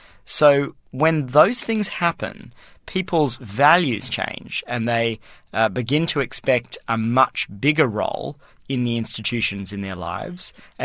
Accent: Australia; moved away; when I grew up back in Australia, there were five television stations

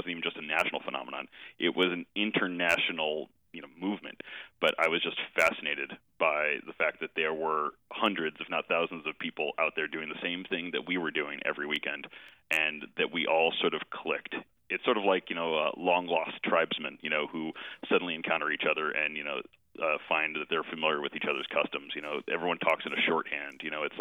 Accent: Indiana, United States; growing up in Indiana, you had very few options for entertainment, especially, you know, if you were a weird kid.

